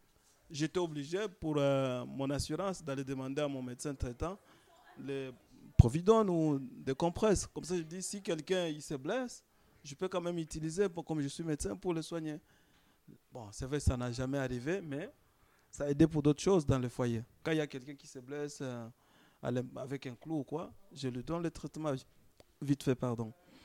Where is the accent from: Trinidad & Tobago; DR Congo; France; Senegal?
DR Congo; now in Switzerland; Moi je viens du Congo, il y a nos voisins rwandais, qui ont été ravagés par la guerre bien avant nous.